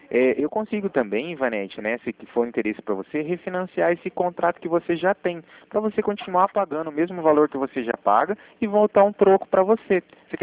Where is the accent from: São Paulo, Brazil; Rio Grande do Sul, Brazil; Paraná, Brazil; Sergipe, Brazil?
Paraná, Brazil; Cornélio Procópio; Eu falo de Cornélio Procópio no Paraná, no caso. Eu sou do Paraná